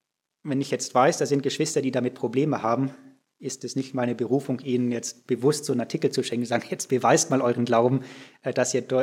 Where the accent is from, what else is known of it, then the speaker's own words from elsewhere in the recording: southern France, France; Einige wissen, ich bin in Südfrankreich aufgewachsen